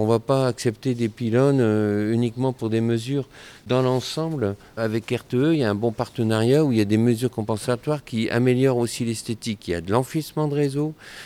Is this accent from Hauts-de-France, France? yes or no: yes; Gavrelle, Hauts-de-France, France; Je suis natif de Gavrelle